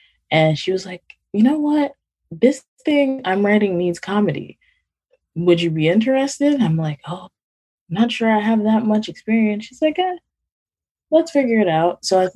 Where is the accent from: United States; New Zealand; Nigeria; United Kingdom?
Nigeria; I'm Nigerian. It's a country that's still like grappling with poverty.